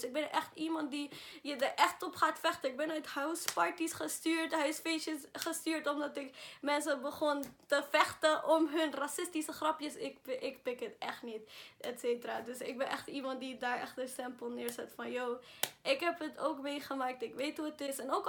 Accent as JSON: {"language": "Dutch", "country": "Spain", "second_language": "Dutch", "lives_now": "Netherlands", "said": "Ik ben een witte buitenlander, oké? Ik ben een Spanjaard, dus ik ben een witte buitenlander."}